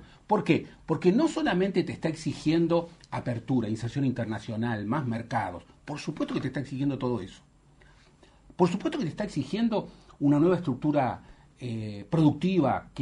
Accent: Israel; Para darte un ejemplo, Israel, vengo de Israel, invierte 4.5% de su producto, que es inmenso.

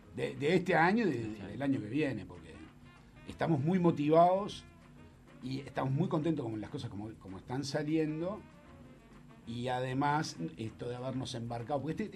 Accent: Uruguay; somos todos uruguayos.

